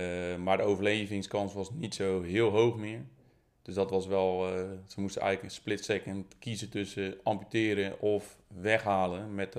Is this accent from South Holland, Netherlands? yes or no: yes; Katwijk, South Holland, Netherlands; born there; ik ben geboren in Katwijk.